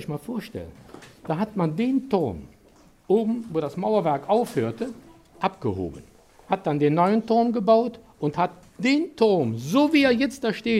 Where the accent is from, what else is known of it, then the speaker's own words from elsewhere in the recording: Kainberg, Germany; Ich bin Ur-Kainberger. Das heißt, ich bin in Kainberg geboren.